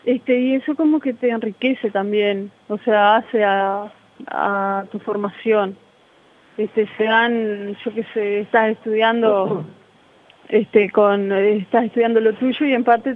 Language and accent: Spanish; Tacuarembó, Uruguay; soy de Tacuarembó y tenemos una forma particular de hablar